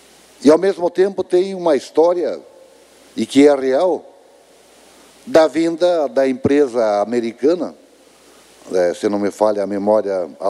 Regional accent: Santa Catarina, Brazil; até é lamentável que todos nós, como catarinenses, não tenhamos o conhecimento profundo dessa história

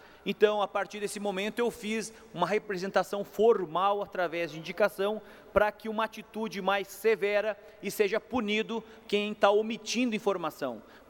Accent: Lages, Santa Catarina, Brazil; nesse final de semana, em Lages, na minha terra, nós fizemos um grande congresso

